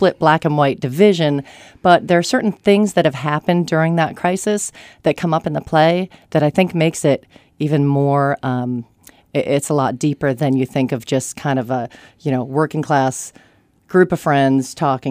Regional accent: New England, United States; I grew up in New England, so I was a lot closer to this culture of South Boston

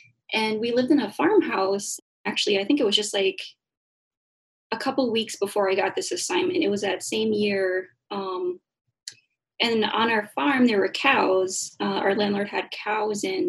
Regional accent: Red Lake, Minnesota, United States; I'm from Red Lake, Minnesota

